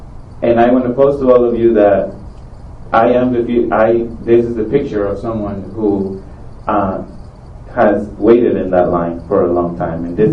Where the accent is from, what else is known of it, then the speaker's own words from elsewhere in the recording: Amityville, New York, United States; I will share that I grew up here in Suffolk County and just on the other side of a block along county line in Amityville. I grew up undocumented here on Long Island